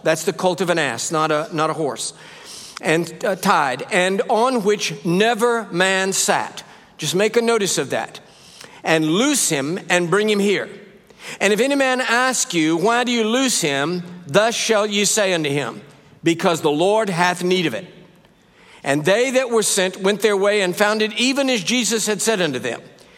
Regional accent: Texas, United States; born there; Always great to be home in Texas. I live in the United States now, but I was born here in the Republic

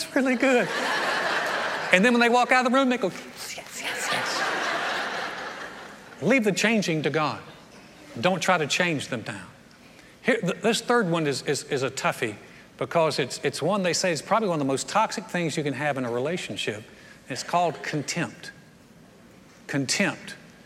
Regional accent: North Carolina, United States; now in Texas, United States; when Joy and I first moved to Texas, she was from Florida, I'm from North Carolina.

